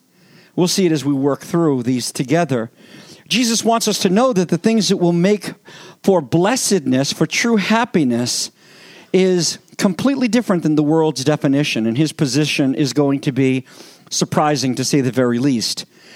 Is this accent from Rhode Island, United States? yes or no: yes; Woonsocket, Rhode Island, United States; born there; I was born in the Woonsocket Hospital, the baby delivery factory for our area.